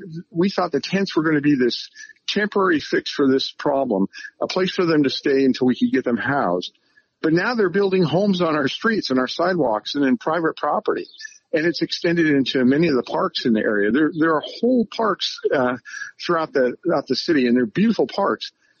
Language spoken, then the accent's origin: English; California, United States; And you know, I'm from California, where you see in San Francisco and L.A. and other parts of the state.